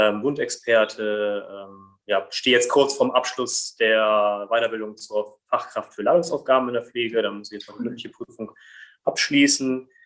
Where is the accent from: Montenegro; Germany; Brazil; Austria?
Brazil; German is a second language; so wie als Brasilianer, das ist ja so eine Religion in Brasilien, Fußball zu spielen